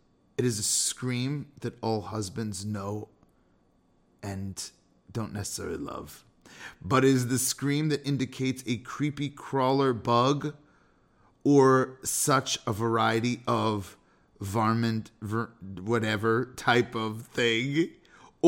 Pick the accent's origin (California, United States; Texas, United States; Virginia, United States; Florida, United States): California, United States; now in Chicago, United States; Now, I grew up in California. There were no sump pumps.